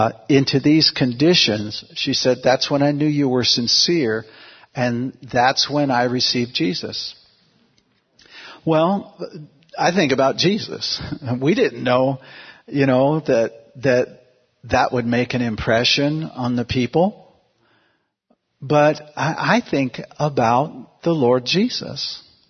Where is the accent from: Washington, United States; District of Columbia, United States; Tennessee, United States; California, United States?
Washington, United States; Seattle; I remember as a kid, I grew up in Seattle, and the high school I went to was on Capitol Hill, if you know Seattle